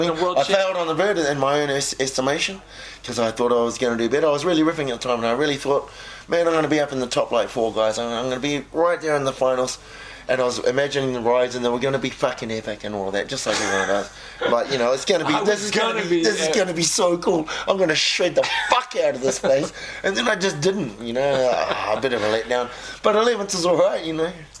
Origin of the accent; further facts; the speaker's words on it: New Zealand; all right, especially as a Kiwi.